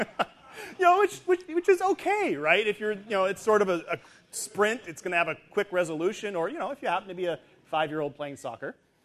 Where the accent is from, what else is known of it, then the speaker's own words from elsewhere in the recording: Seattle, Washington, United States; because, you know, I'm from Seattle, so, you know, SpaceX, yay!